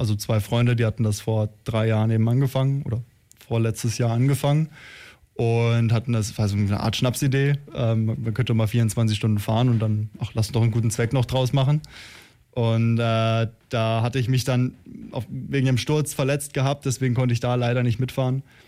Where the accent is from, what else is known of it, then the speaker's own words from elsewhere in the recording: Baden-Württemberg, Germany; now in Ulm, Germany; Ich komme aus der Nähe von Freiburg